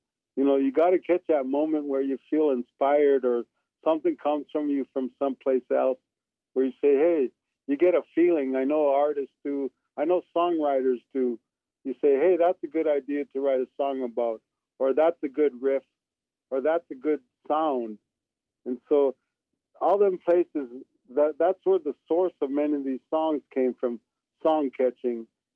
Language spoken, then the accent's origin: English; Minnesota, United States; I'm from the Iron Range in northern Minnesota